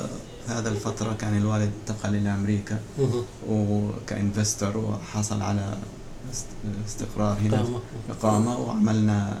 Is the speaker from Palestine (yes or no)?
yes; Palestine; معظم في فلسطين، إحنا من فلسطين بالذات مع صعوبة الظروف يعني والحروب